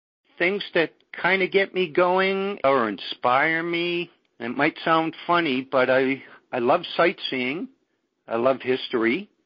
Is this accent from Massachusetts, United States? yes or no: yes; Massachusetts, United States; I'm from Massachusetts. Well, I'm 67 years old.